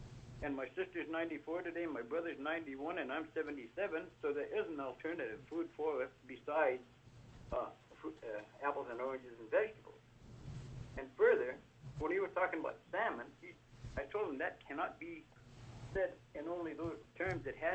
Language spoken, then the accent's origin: English; Kodiak, Alaska, United States; And I was born and raised in Kodiak 77 years ago.